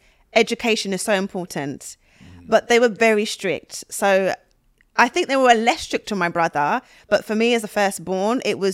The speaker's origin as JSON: {"language": "English", "region": "London", "country": "United Kingdom", "tie": "born or raised there", "also_born_or_lived": "Dagenham", "said": "So I moved from North London, very diverse. It was loads of blacks, Asians, everyone mixing together, whites. And then I moved to Dagenham. My school was in Dagenham, but I lived in Chadwell Heath."}